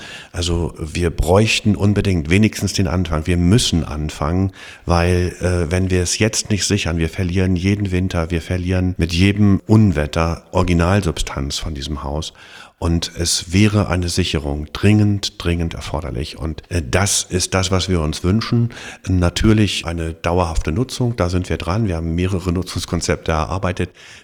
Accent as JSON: {"language": "German", "town": "Starkow", "region": "Mecklenburg-Vorpommern", "country": "Germany", "tie": "born there", "said": "Also ich komme selber aus, bin geboren im Herrenhaus von Starkow"}